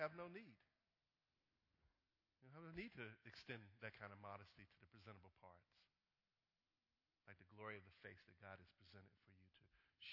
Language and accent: English; United States; I was born right here in America. Yes, sir, buddy. I'm an American.